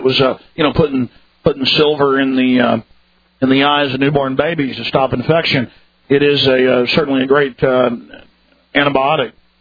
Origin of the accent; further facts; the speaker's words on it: Dallas, Texas, United States; And I never had allergies growing up in Dallas. And then I moved here as a young man.